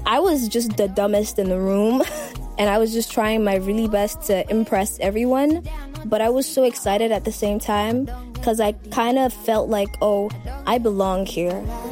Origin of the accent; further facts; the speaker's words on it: Freetown, Western Area, Sierra Leone; from Sierra Leone, West Africa. I'm 18 years old. I was born in Freetown.